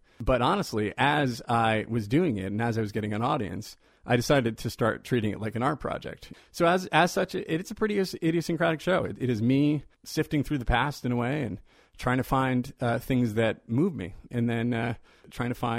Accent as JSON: {"language": "English", "town": "Providence", "region": "Rhode Island", "country": "United States", "tie": "born or raised there", "lives_now": "Los Angeles, United States", "said": "I grew up in Providence. My folks are from Providence, and then I returned to spend my 20s in Providence. As Rhode Islanders know, there is a real sort of Rhode Island chauvinism that develops when you are from there."}